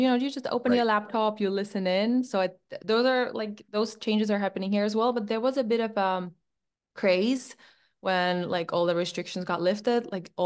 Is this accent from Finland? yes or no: yes; Finland; English is a second language; now in Zurich, Switzerland; I am from Finland originally, living in Zurich, Switzerland nowadays.